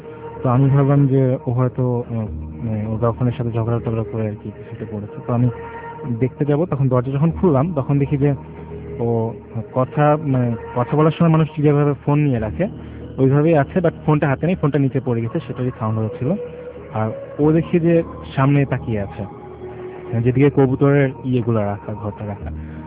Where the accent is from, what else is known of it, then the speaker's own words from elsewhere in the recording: Dhaka, Dhaka Division, Bangladesh; ফার্মগেট থেকে এসেছি।